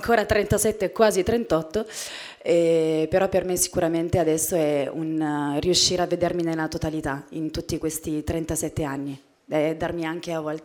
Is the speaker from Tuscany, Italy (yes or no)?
no; Apulia, Italy; E poi il poter omaggiare il mio Salento per me è una cosa importante.